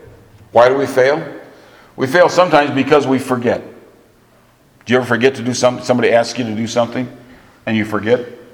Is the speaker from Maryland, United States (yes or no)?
no; Michigan, United States; When I was growing up in Michigan, they always talk about putting up preserves.